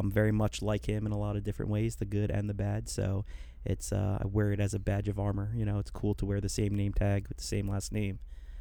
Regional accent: Lincoln Park, New Jersey, United States; I'm originally from Lincoln Park, New Jersey, which is up in the Montclair, Wayne area. I moved here.

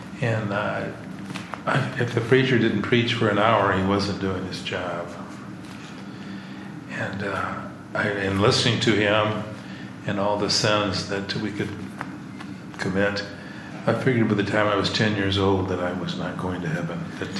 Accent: Paragould, Arkansas, United States; growing up in Paragould was a very interesting little town, very family oriented

